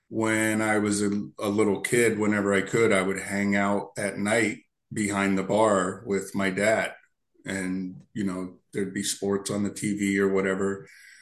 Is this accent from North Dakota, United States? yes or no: no; Berwick, Pennsylvania, United States; also born or lived in Lancaster; 1966, Lancaster, Pennsylvania. We moved to my dad's hometown of Berwick about 3 months later. So I grew up in Berwick, Pennsylvania, a little s steel town. In, near the coal region in Pennsylvania, Susquehanna Valley. Roman Catholic kid, altar boy.